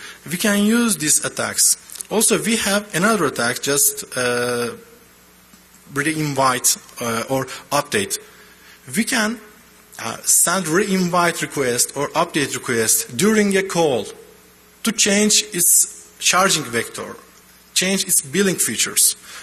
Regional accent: Turkey; English is a second language; I'm from Turkey, as you know.

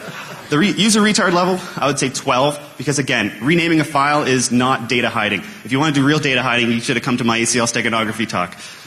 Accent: Canada; I'm Canadian, too, so … from Canada.

